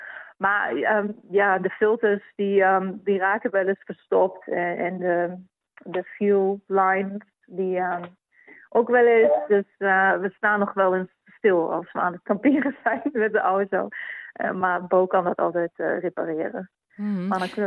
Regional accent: Eibergen, Gelderland, Netherlands; now in Buxton, United Kingdom; Ik ben opgegroeid in Achterhoek, in Eibergen. En ik ben in het buitengebied daar opgegroeid, geboren en getogen.

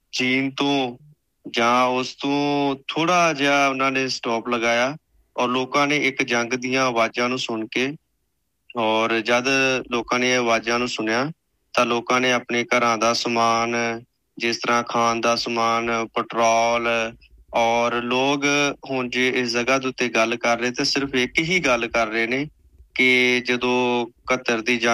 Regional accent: Punjab, India; ਔਰ ਜਿਹੜਾ ਸਾਡਾ ਪਿੰਡ ਹੈ, ਸਾਡਾ ਪਿੰਡ ਹੈਗਾ ਆ ਕੋਈ 6 ਤੋਂ 7 ਕਿਲੋਮੀਟਰ ਦੂਰ ਬਾਰਡਰ ਤੋਂ

